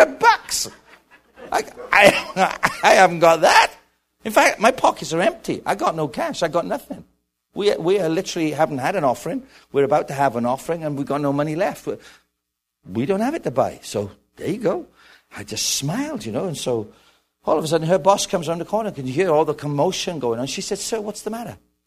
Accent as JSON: {"language": "English", "country": "United Kingdom", "lives_now": "United States", "said": "I said, no, ma'am, I'm from Great Britain."}